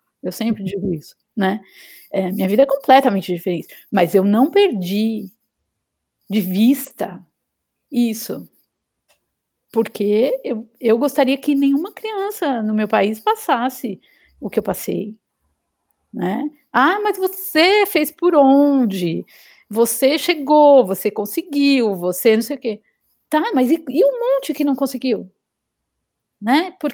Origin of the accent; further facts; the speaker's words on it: São Paulo, Brazil; minha mãe, meu pai e quatro irmãos, e vieram para São Paulo. E eu nasci em São Paulo.